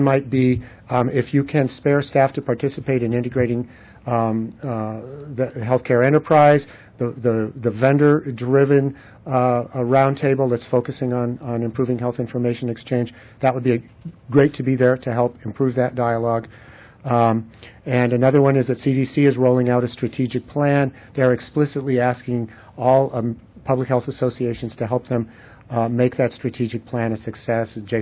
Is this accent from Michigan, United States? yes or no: yes; Michigan, United States; that really resonates with me because I'm from Michigan, and our strategy for HIE really includes the regional HIEs.